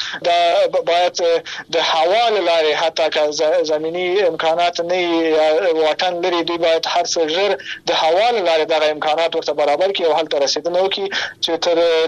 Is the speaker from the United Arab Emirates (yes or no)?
no; Afghanistan; چې په ټوله کې مونږ د افغانستان یو ملت ویل کېږو